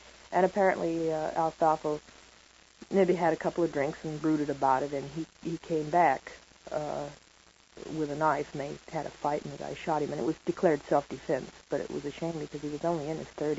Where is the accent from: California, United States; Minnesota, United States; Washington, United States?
California, United States; my mother is still living within a few blocks of where I was raised in California.